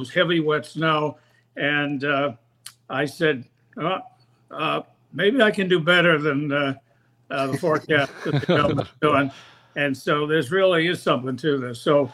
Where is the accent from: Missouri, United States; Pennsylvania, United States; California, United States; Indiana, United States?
Pennsylvania, United States; Philadelphia; Yeah, in the city of Philadelphia, and it was. When I was 3 years old, I fell in love with snow.